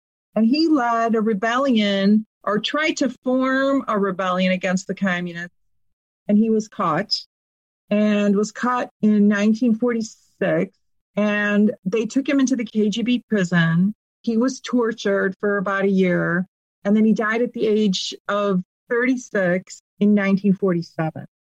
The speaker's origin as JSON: {"language": "English", "town": "Chicago", "region": "Illinois", "country": "United States", "tie": "born or raised there", "said": "you know, I grew up in Chicago in the 1960s"}